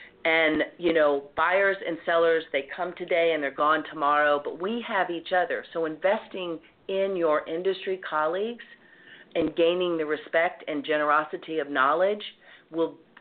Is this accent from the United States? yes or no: yes; the South, United States; accent: Southern; But the first thing that I did was I didn't try to hide my Southern accent.